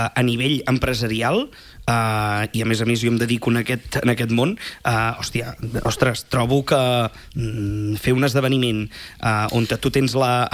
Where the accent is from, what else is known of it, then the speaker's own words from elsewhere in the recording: Calella, Catalonia, Spain; els que som de Calella